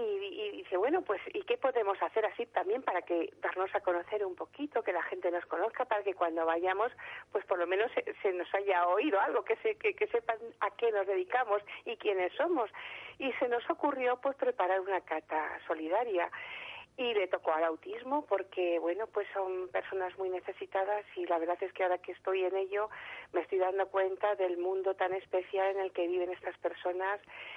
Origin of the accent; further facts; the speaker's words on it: Madrid, Community of Madrid, Spain; now in Gran Canaria, Spain; como soy madrileña, yo para mí, Canarias, para mí, yo me siento identificada con cada isla. O sea, la verdad, aunque vivo aquí en Gran Canaria y estoy enamorada de ella